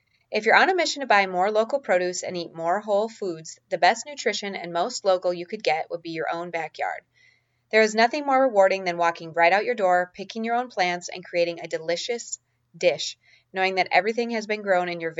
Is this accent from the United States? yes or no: yes; Minnesota, United States; as I'm originally from Minnesota, where the growing season is relatively short.